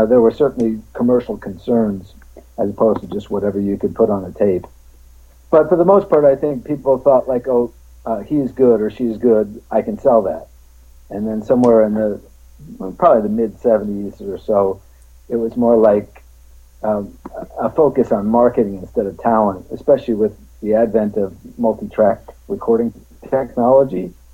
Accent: New Jersey, United States; Well, I grew up in the New Jersey suburbs, not in Hoboken, a little further out, and was destined for a very normal, completely usual suburban life

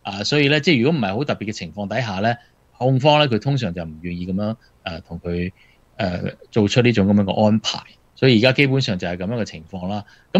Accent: Guangdong, China; 我们广东人说

